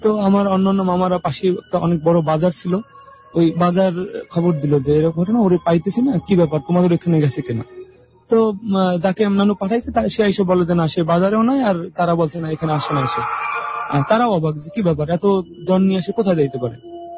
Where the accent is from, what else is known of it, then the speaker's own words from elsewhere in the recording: Barisal, Barisal Division, Bangladesh; now in Dubai, United Arab Emirates; আমি আমার বাড়ি বরিশাল, আমি ছেলে দুবাইতে থাকি।